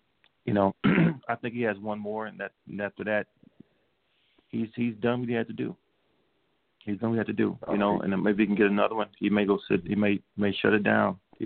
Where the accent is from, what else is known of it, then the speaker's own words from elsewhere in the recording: Chicago, Illinois, United States; out of Chicago, I'm from Chicago.